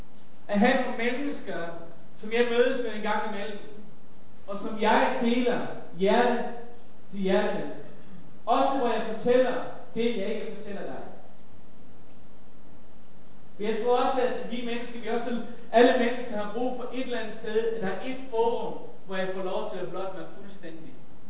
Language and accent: Danish; Faroe Islands; Nu er jeg født og opvokset på Færøerne.